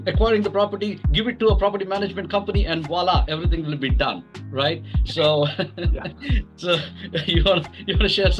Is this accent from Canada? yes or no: no; India; English is a second language; now in United States; I'm from India. So I transitioned over here as well as an immigrant.